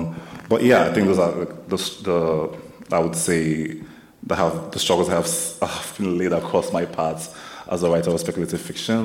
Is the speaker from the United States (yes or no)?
no; Onitsha, Anambra, Nigeria; I grew up in Onitsha, and Onitsha is a town in Nigeria that we have the largest market in West Africa.